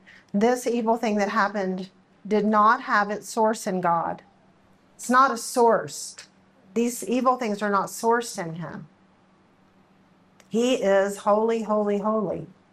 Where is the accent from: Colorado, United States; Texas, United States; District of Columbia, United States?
Texas, United States; So I grew up in South Texas on the coast, 50 miles from the coast. And we get hurricanes down there.